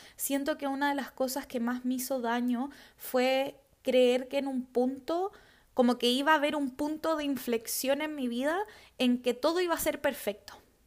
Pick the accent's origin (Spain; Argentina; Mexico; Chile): Chile; Yo soy de Chile, ustedes saben